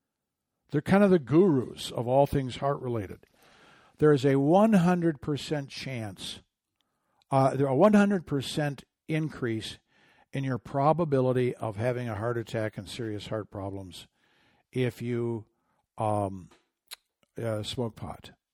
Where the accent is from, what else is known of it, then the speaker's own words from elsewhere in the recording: Michigan, United States; My home state of Michigan.